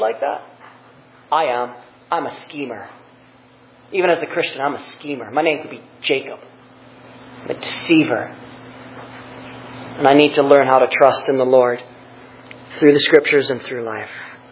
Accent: England, United Kingdom; I don't know. I'm not Hebrew. I'm English.

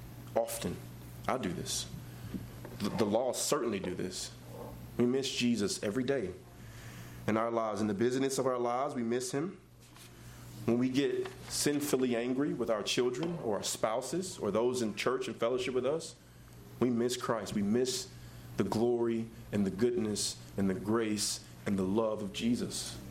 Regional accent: the South, United States; You know, growing up in the South, I never really went to church. My mom was from New York.

